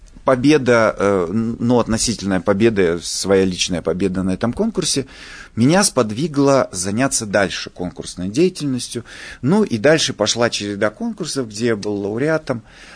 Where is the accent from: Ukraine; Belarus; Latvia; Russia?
Russia; Ural; Я говорю: «Вы знаете, нет, я с Урала».